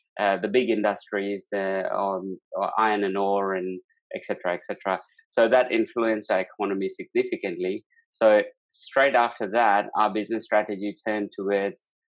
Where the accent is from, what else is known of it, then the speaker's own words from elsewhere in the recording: India; now in Perth, Australia; She comes from France, I come from India, totally different backgrounds, but we all mesh together in Perth, where we reside now.